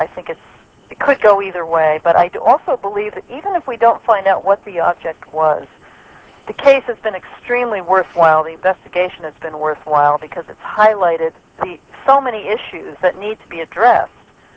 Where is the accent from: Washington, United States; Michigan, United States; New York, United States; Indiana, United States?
New York, United States; but I'm from New York, I grew up here, lots of family here, and I feel very at home in New York.